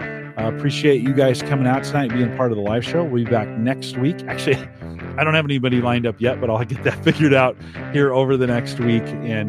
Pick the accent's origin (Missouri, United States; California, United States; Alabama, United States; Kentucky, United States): California, United States; Bay Area; I grew up in the Bay Area and no in and outs in those days.